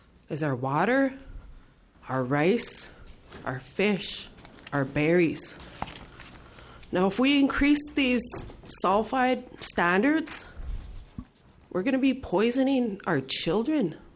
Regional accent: East Lake, Minnesota, United States; I'm from East Lake, Minnesota.

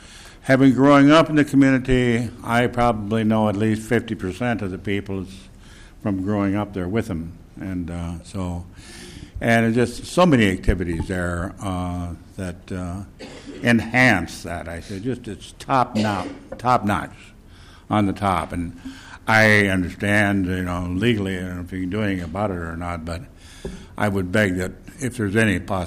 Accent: Watkins, United States; I grew up in Watkins, came back as pastor in 1995.

